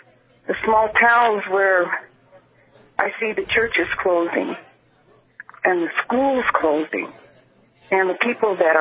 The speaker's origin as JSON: {"language": "English", "town": "Hertzfield", "region": "North Dakota", "country": "United States", "tie": "born or raised there", "moved": "yes", "lives_now": "Seattle, United States", "said": "I grew up in Hertzfield, but I moved away to the big city in Seattle. I love Hertzfield."}